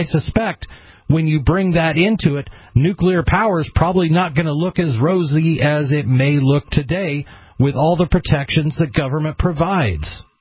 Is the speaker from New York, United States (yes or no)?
no; Oregon, United States; Let me tell you where I'm from. I'm from Oregon. You're from California. Hello, fellow left coaster. I grew up just south of the Washington border